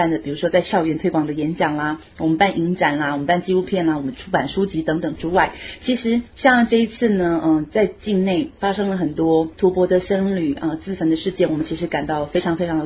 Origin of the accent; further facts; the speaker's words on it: Taiwan; 那身为台湾人的我们觉得这个时候怎么还能够袖手旁观，